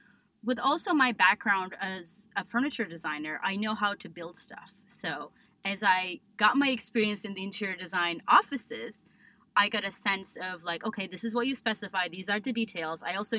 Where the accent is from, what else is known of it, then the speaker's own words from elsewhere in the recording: Istanbul, Turkey; moved away as an adult; now in United States; But personally, I grew up in Istanbul, Turkey. And I moved to the States about 20 years ago to go to college.